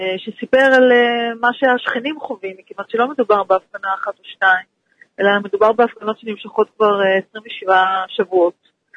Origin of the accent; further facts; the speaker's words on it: Jerusalem, Jerusalem District, Israel; אני ירושלמית